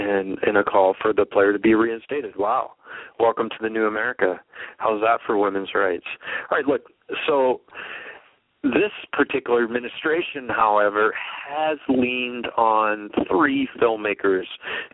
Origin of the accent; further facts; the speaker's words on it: South Dakota, United States; I just wasn't aware of that growing up in South Dakota.